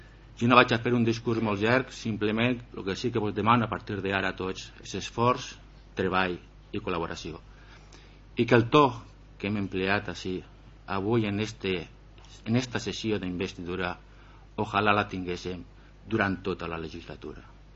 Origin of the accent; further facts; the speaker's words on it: Benicarló, Valencian Community, Spain; agraït al meu poble, a la meva ciutat, a Benicarló